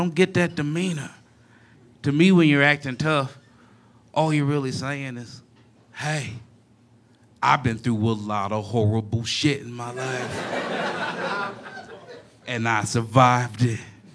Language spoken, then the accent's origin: English; Chicago, Illinois, United States; now in Oregon; I'm originally from Chicago, Illinois.